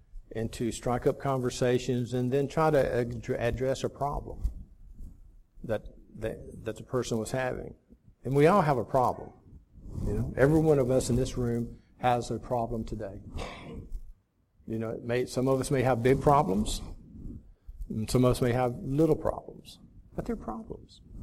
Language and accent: English; Florida, United States; You know, I grew up in Florida, and so we would go to the beaches